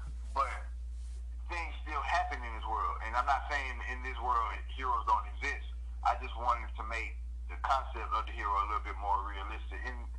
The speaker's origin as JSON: {"language": "English", "town": "Decatur", "country": "United States", "tie": "born or raised there", "also_born_or_lived": "New Jersey", "said": "So I'm going to keep it real. I was raised in Decatur, but I was born in New Jersey. But I don't know shit about New Jersey."}